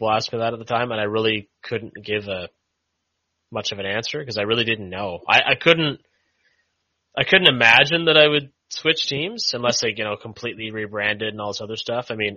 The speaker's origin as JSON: {"language": "English", "country": "Canada", "said": "And you're American, and I'm Canadian."}